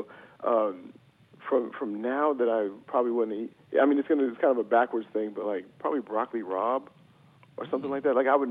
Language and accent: English; Sacramento, California, United States; I grew up on the West Coast, and I'm originally from Sacramento, so you know I have a lot of Mexican influence over there.